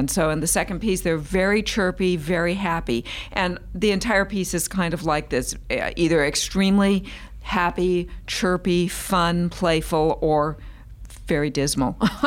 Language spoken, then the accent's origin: English; California, United States; also born or lived in New York / North Carolina / Texas; Well, I am originally from California, and I have lived kind of all over the country except the Midwest.